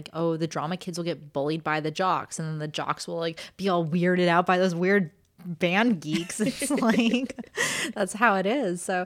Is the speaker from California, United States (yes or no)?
yes; Los Angeles, California, United States; I was an L.A. fan, I would be a Lakers fan. Because, well, one, it's my hometown